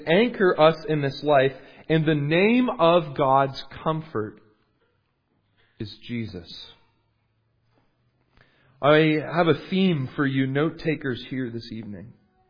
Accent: Canada; I'm from Canada

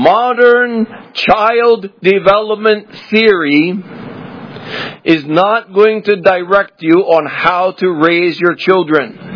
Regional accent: Southern United States, United States; I grew up in the South. We were not allowed to use racial slurs in our home.

